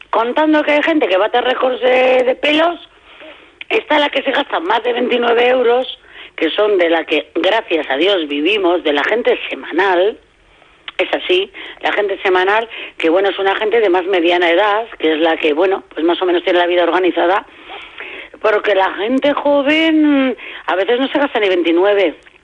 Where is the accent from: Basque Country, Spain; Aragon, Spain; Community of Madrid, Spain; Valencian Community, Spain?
Basque Country, Spain; Bilbao; tengo dinero, pero me lo gasto en mi pueblo, que es Bilbao